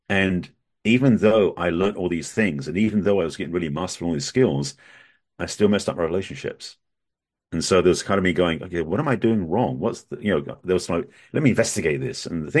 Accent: England, United Kingdom; now in Los Angeles, United States; I'm originally from England. I lived in LA, California for most of my adult life now.

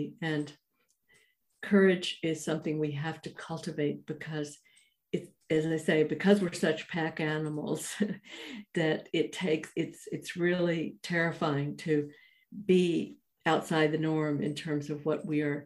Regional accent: Fort Worth, Texas, United States; And I grew up in Cowtown, by the way, you know, Fort Worth, Texas.

